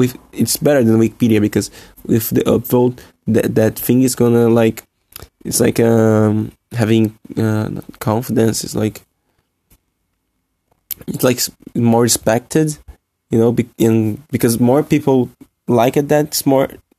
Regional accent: Rio de Janeiro, Brazil; English is a second language; I'm from Rio, which is people from Brazil. They don't like that much my accent

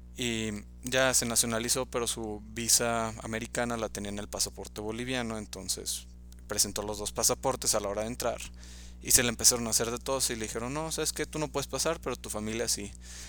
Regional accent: Mexico; ¿de dónde eres? Y ah, no, pues de México.

